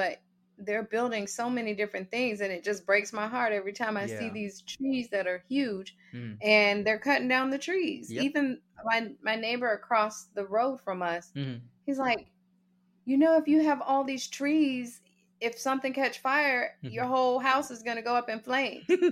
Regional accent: Florida, United States; We were like, we're from Florida. We've never seen a tree.

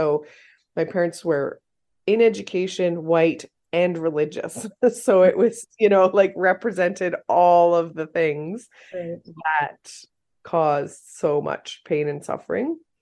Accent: Fort McPherson, Northwest Territories, Canada; So I grew up in Fort McPherson, NWT, and there was definitely a lot of alcohol addiction in the community.

